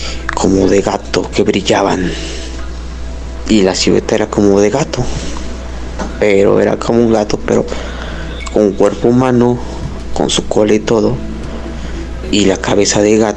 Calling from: Xalapa, Veracruz, Mexico; de Jalapa, Veracruz.

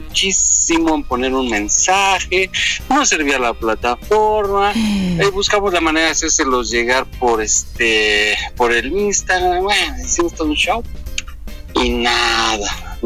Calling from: Oaxaca, Mexico; de Oaxaca

